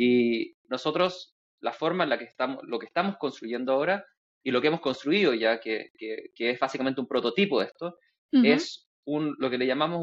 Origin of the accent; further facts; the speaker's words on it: Estonia; Spanish is a second language; Nosotros en Estonia tenemos un sistema de pensiones que es como el chileno